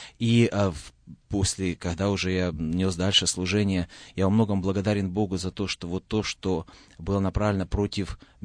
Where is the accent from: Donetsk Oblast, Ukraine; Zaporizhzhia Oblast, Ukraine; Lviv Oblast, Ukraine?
Zaporizhzhia Oblast, Ukraine; Berdyansk; moved away as an adult; Сам я родом из Украины. Есть там в Запорожской области на берегу Азовского моря такой городок Бердянск. Там я родился. В принципе, там прошло мое детство, и первые 18 лет я прожил именно там.